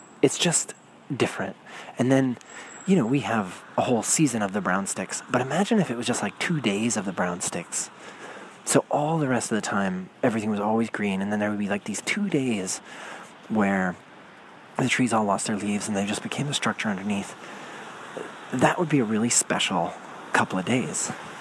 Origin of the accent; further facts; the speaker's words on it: Pacific Northwest, United States; we grew up out west in the Northwest, which is really green, constantly green.